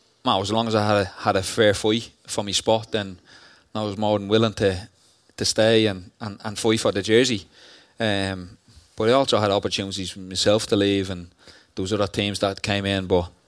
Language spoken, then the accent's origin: English; Ireland; I think as Irish people, we just keep our head down and just work hard and don't really expect anything